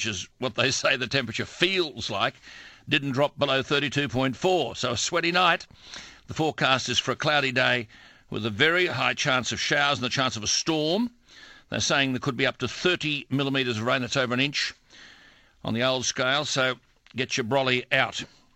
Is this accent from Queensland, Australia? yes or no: yes; Queensland, Australia; also born or lived in Darling Downs; I am a Queenslander. I was born and educated on the Darling Downs. When times got tough, my father became a coal miner.